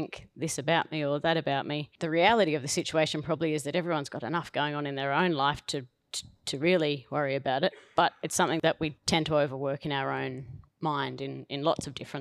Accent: Leeton, New South Wales, Australia; I grew up in Leeton, a Leetonite, a few Leeton faces here, not yet a local in Collyamberley. I've been there for about 15 years

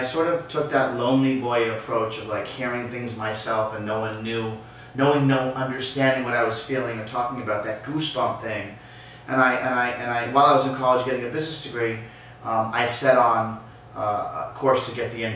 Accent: Newton, Massachusetts, United States; Yeah, I grew up in Massachusetts.

